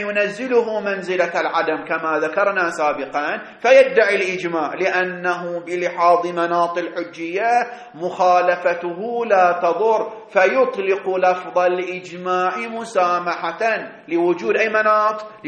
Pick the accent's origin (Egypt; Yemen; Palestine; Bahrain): Bahrain; وعن عندنا في البحرين شياب